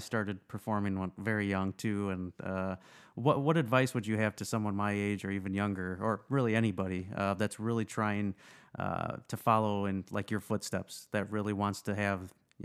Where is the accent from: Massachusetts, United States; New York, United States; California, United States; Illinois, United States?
Illinois, United States; Rockford; I'm just from Rockford, so.